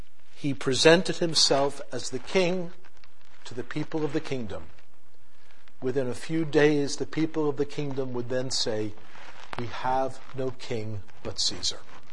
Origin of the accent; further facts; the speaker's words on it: Brooklyn, New York, United States; I was brought up in Brooklyn, so I don't know much of that anyway.